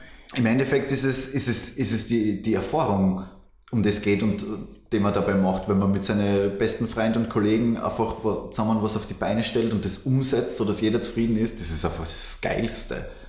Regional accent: Hartberg, Styria, Austria; Also, wenn ich mal zum Beispiel in Hartberg, wo ich herkomme, so die...

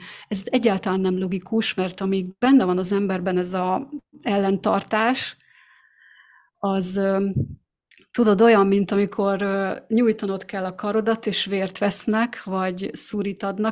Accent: Hungary; ezt Magyarországon nem így szoktuk, ott békén hagynak.

